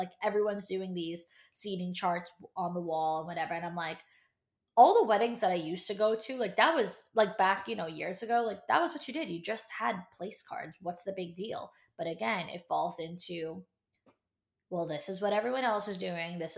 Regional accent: New York, United States; For us, listen, I'm from New York, but I'm a New Jersey bride. I'm getting married in New Jersey.

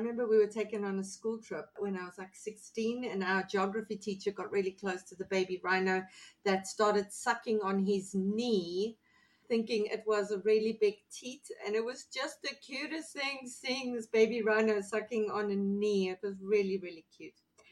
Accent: South Africa; As a South African who's obsessed with baby rhinos from the Kruger National Park, I approve of this bio.

